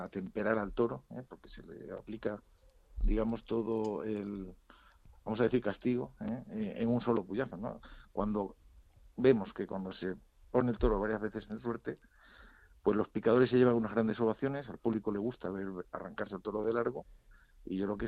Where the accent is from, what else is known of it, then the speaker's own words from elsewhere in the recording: Cáceres, Extremadura, Spain; now in Madrid, Spain; Bueno, yo soy extremeño, aunque vivo en Madrid. Oh. Yo soy de Cáceres.